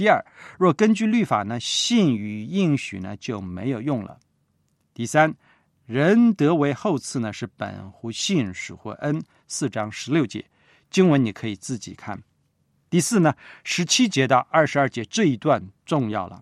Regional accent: China; 包括日本人、美国人、墨西哥人，还有我们中国人，对不对？

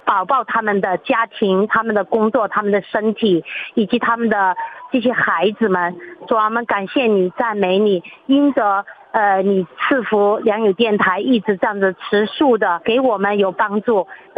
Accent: Guizhou, China; 我是贵州的霸姊妹

